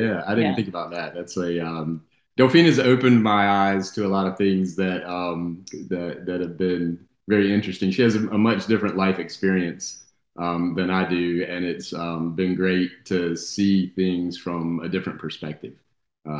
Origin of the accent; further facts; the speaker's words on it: North Carolina, United States; I grew up here in Central North Carolina, fairly normal upbringing, went to NC State